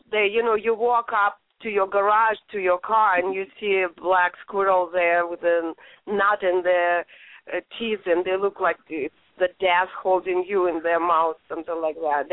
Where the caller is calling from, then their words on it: San Bruno, California, United States; Yes, it is San Francisco area, but my area is called San Bruno, which is not even East Bay.